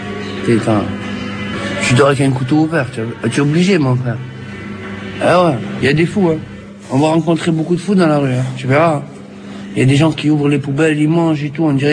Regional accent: Marseille, Provence-Alpes-Côte d'Azur, France; Parce que moi, je suis venu de Marseille, on a la mer et tout.

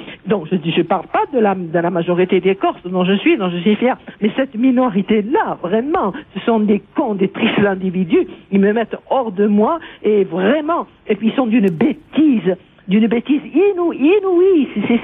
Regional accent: Corsica, France; j'ai honte des fois, je n'ose même plus dire que je suis corse quand on entend des choses comme ça.

